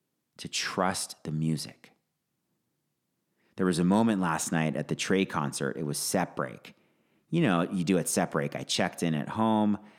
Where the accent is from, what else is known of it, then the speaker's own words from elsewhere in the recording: Phoenix, Arizona, United States; Last night, a random Tuesday in my hometown of Phoenix